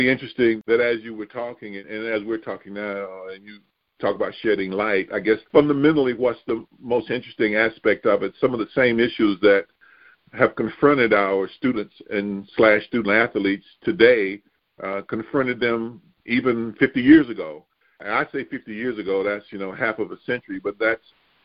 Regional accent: Raeford, North Carolina, United States; to integrate what had formerly been all-white Hoke County High School in Rayford, North Carolina, my hometown, after attending all-black public schools and then high school, Upchurch High School in Rayford.

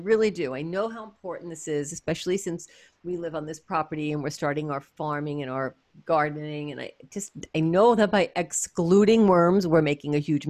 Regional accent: Brooklyn, New York, United States; I'm from New York City. I'm from Brooklyn. Who would have thought that, you know, worms are something that I would be figuring out how to put into my life?

